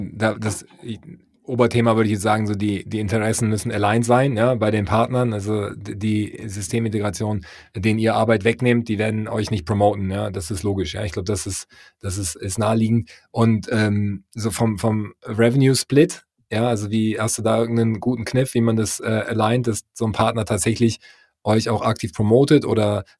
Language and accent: German; Mettmann, North Rhine-Westphalia, Germany; born there; Kreis Mettmann kann ich auch nur empfehlen, ja, als gebürtiger Mettmanner.